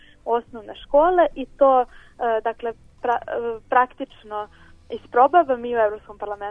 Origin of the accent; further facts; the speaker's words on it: Valjevo, Kolubara District, Serbia; u mom rodnom gradu Valjevo koji će okupiti dosta mladih ljudi